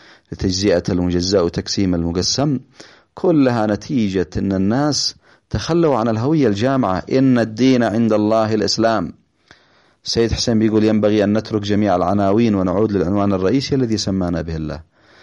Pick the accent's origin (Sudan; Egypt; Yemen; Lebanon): Yemen; احنا شعب يمني مسلم عربي مسلم، احنا مسلمين.